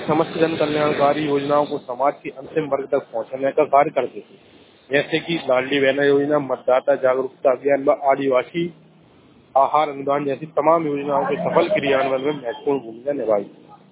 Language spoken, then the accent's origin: Hindi; Ashoknagar, Madhya Pradesh, India; मैं जिला अशोकनगर से हूँ।